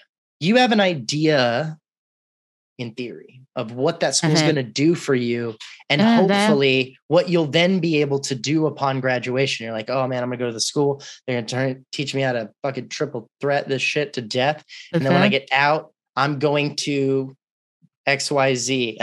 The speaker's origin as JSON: {"language": "English", "town": "Arlington", "region": "Texas", "country": "United States", "tie": "born or raised there", "also_born_or_lived": "Austin", "said": "I grew up in Arlington, but I don't know what any of that shit means."}